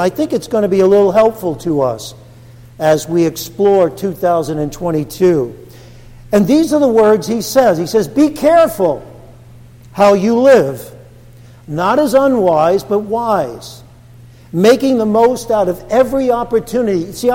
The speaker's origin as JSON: {"language": "English", "town": "Brooklyn", "region": "New York", "country": "United States", "tie": "born or raised there", "said": "growing up in Brooklyn, at the stroke of midnight, everybody stuck their heads out the window and pounded on pots and pans."}